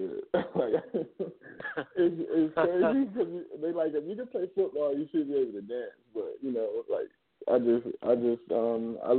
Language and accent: English; Augusta, Georgia, United States; Yes, sir. I'm from Augusta, Georgia.